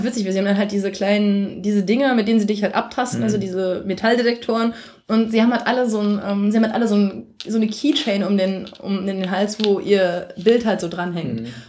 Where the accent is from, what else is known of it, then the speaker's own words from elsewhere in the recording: Lower Saxony, Germany; Also ich komme aus der Nähe von Osnabrück.